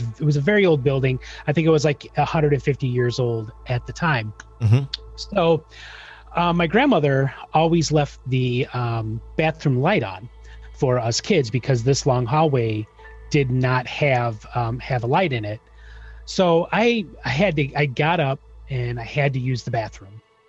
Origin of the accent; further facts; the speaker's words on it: Chicago, Illinois, United States; much a Chicago native. My co-host on my show, he never lets me forget that by constantly making fun of my accent.